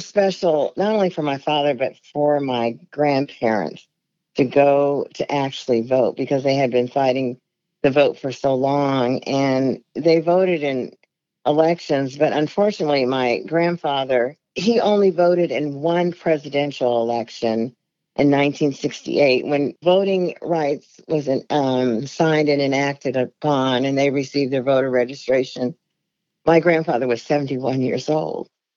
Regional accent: Everett, Washington, United States; I grew up in Everett, Washington, and my paternal and maternal grandparents were from Selma, Alabama.

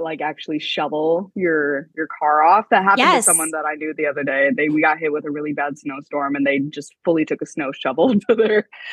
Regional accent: Michigan, United States; now in Chicago, United States; I'm from West Michigan, but for the most part, I'm in Chicago. I go to art school out here

